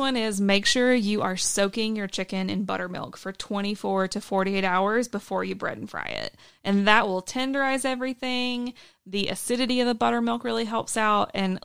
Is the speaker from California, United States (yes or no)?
no; Johnson City, Tennessee, United States; So I am from Johnson City, Tennessee. Grown up.